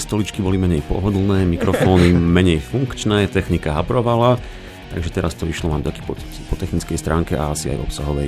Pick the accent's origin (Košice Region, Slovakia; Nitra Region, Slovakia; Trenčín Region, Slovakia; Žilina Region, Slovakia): Košice Region, Slovakia; Košice; Ja som Košičan, len som študoval v Prešove, takže takto som sa k tomu dostal.